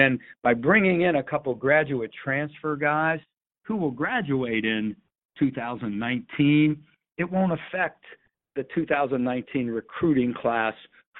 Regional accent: Ohio, United States; Now, where I grew up in Eastern Ohio was literally West Virginia and Ohio was like right across the bridge.

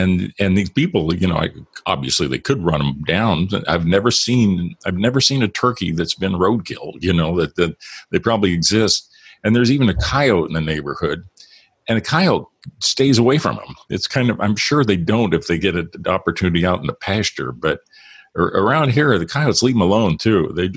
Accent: Midwest, United States; And it kind of reminds me of my growing up in the Midwest, where that way about hogs.

